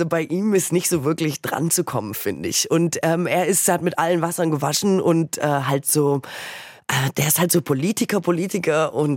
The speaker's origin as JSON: {"language": "German", "region": "West Germany", "country": "Germany"}